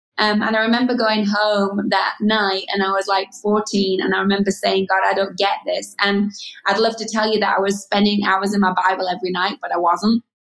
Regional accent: England, United Kingdom; So I grew up in England, a small town

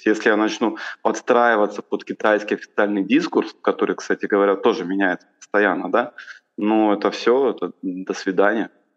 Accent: Primorsky Krai, Russia; Я родился в Приморском крае, жил на границе с Китаем.

